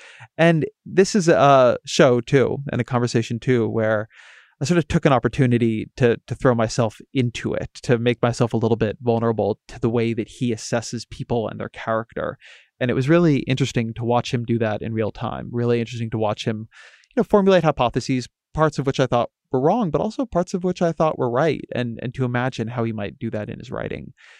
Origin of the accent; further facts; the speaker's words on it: California, United States; I'm from California, and so I've thought about this a lot.